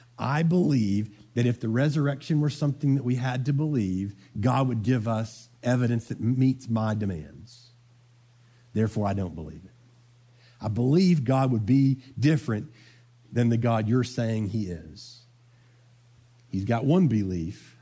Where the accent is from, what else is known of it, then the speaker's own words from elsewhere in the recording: the South, United States; What if my conviction about Christianity is based mostly on the fact that I grew up in the Bible Belt?